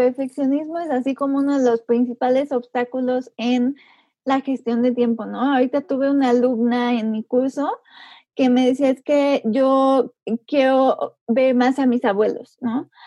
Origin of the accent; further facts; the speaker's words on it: Puebla, Mexico; yo vivo en Puebla, yo soy de Puebla, y vivo en una zona de la ciudad que no es muy idílica